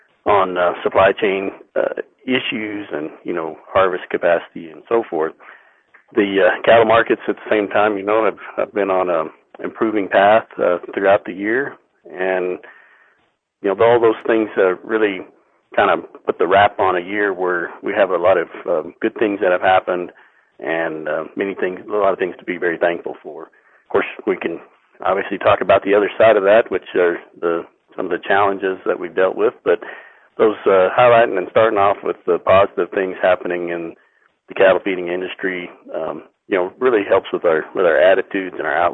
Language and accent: English; Texas, United States; Well, born and raised in the Texas Panhandle, farming and ranching east of Amarillo and Carson County predominantly.